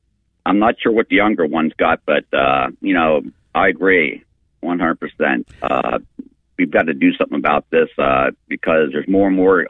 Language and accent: English; Pennsylvania, United States; He's from my hometown in Pennsylvania